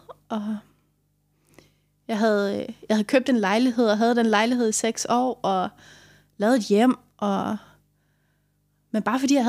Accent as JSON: {"language": "Danish", "town": "Frederikssund", "region": "Capital Region of Denmark", "country": "Denmark", "also_born_or_lived": "Copenhagen", "said": "Jeg kommer fra Frederikssund."}